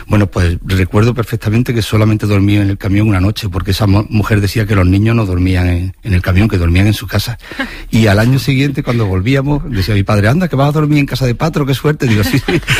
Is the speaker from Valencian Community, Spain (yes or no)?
no; Lucena, Andalusia, Spain; yo soy de Lucena, un pueblo de Córdoba